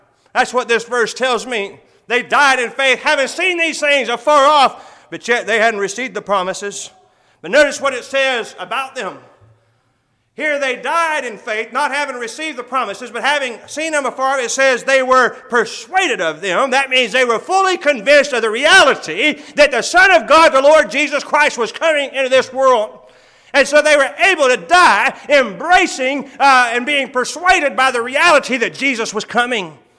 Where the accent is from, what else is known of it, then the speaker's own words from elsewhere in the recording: Texas, United States; now in Florida, United States; I reside in Florida. I live in Florida, but I'm not from Florida. I said, I'm from West Texas.